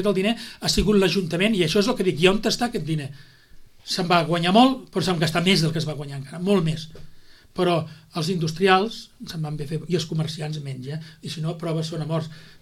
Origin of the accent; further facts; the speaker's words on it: Sitges, Catalonia, Spain; I torno a dir que jo coneixo una mica el meu poble